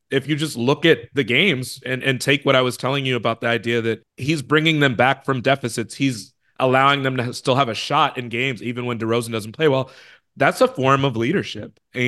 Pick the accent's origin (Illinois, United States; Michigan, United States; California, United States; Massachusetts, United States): Illinois, United States; Chicago; you know, I'm from Chicago. My best friends are big Bulls fans.